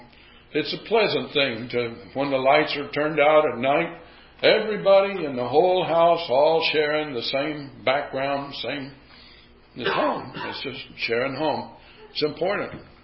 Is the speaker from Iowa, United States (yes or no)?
yes; Iowa, United States; But I remember that when we grew up in Iowa, our room wasn't heated very well.